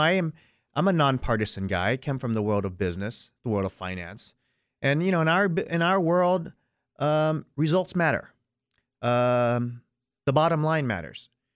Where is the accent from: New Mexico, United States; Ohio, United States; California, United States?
California, United States; now in Minnesota, United States; I'm an immigrant to this country. I grew up in Southern California and lived here in Minnesota better part of the last decade.